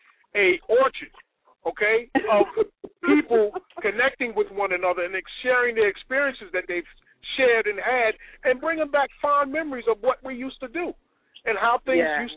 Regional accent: Crown Heights, New York, United States; I grew up in Crown Heights.

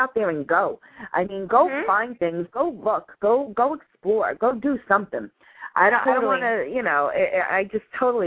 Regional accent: Yonkers, New York, United States; moved away as an adult; also born or lived in Fort Lauderdale; now in Buffalo, United States; I grew up in Yonkers, New York. And then when I got older, I moved to Florida, and I lived in Fort Lauderdale area.

